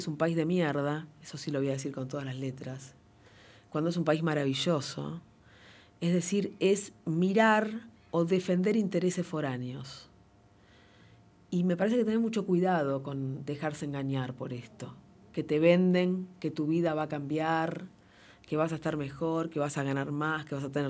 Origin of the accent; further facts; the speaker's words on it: Argentina; Somos todos argentinos y argentinas